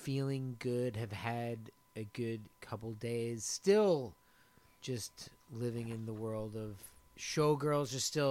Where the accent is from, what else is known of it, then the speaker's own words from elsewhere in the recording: the South, United States; I know I think just growing up in the South, you're just in general there's a more outdoorsness